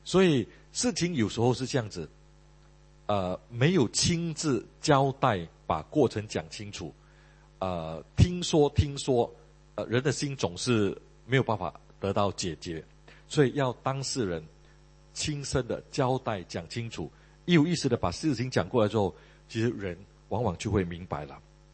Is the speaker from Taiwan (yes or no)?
no; Malaysia; now in Singapore; 因为我那个时候从马来西亚来到新加坡，有一段时期我是住在这个好朋友的家